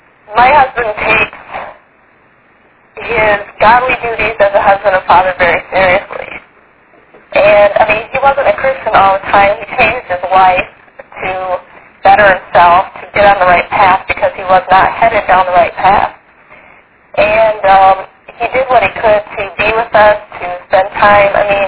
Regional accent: Minnesota, United States; I actually contacted Senator Dayton's office in Minnesota because we're from Minnesota

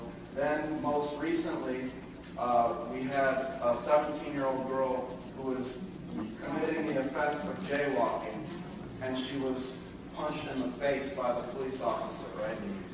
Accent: Seattle, Washington, United States; Yeah, you mentioned the prison in Seattle, and I'm from Seattle, so I thought I'd mention about that.

